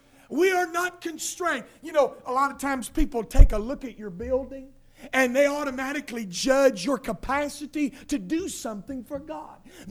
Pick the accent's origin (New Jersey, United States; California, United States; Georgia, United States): New Jersey, United States; Trenton; It's like Trenton, you know, my hometown. Nothing ever happens in Trenton.